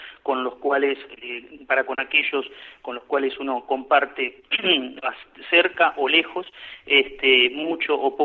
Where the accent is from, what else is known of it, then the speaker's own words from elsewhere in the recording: Chascomús, Buenos Aires Province, Argentina; also born or lived in Ranchos; Soy nacido en Ranchos, es un pueblo de la provincia de Buenos Aires, en Argentina, de la Pampa Argentina, digamos, y desde los 5 años he vivido en un pueblo vecino que se llama Chascomús, donde hice mi educación primaria y secundaria